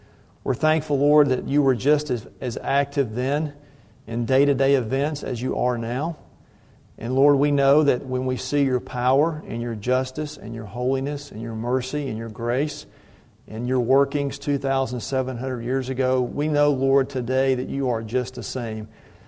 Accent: Georgia, United States; I grew up outside of Atlanta, and so with being from Atlanta, you grow up knowing a lot of Civil War history.

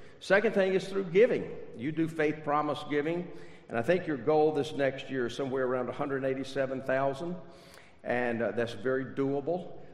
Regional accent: Macon, Georgia, United States; I grew up in Macon, Georgia, was born there, lived there, and my family's an old Macon family.

